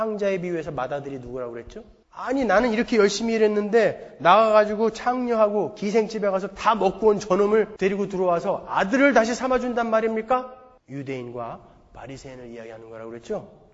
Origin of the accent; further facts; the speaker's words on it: Pyeongtaek, Gyeonggi Province, South Korea; 경기도 평택군 청북면 삼계리 옹포, 이게 우리 고향이거든요.